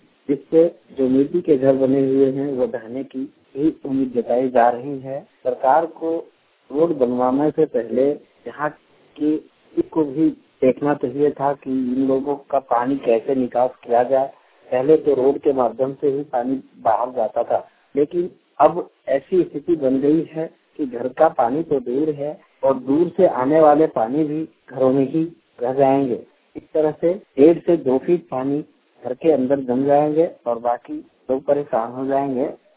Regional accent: Arari, Jharkhand, India; ग्राम अरारी, थाना बेरनी, जिला गिरिडीह के निवासी हैं।

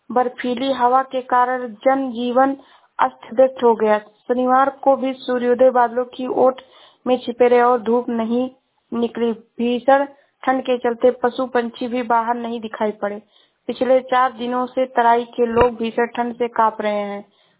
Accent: Uttar Pradesh, India; मैं जिला श्रावस्ती से हूँ।

